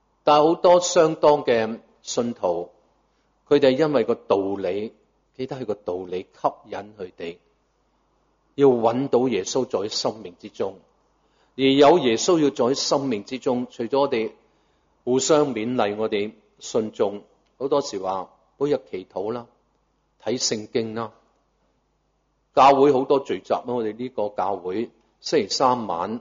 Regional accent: Hong Kong; 我们大部分在这里的在座都是在香港成长长大，一个这么繁华的城市

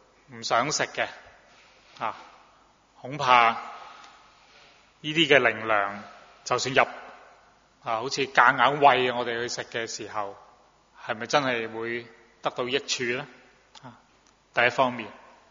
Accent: China; 我哋中國人所講食而不知其味嘅

